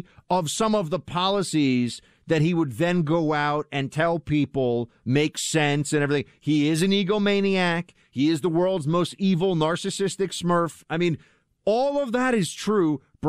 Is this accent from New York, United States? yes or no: yes; New York, United States; I mean, even as a New Yorker, I just think New Orleans is such a cool place